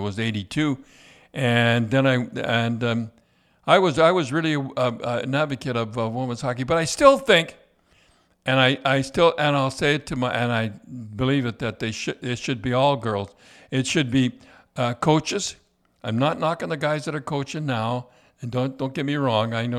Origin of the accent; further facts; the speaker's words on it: Colorado, United States; I come from Colorado.